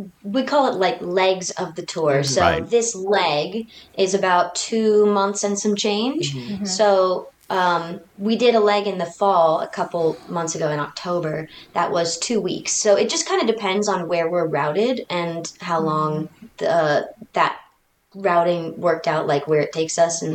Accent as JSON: {"language": "English", "town": "Dayton", "region": "Ohio", "country": "United States", "tie": "born or raised there", "said": "I grew up in musical theater. I grew up in Dayton, Ohio, which is, oddly enough, one of the venues that we play at a couple days after Munster, which is crazy."}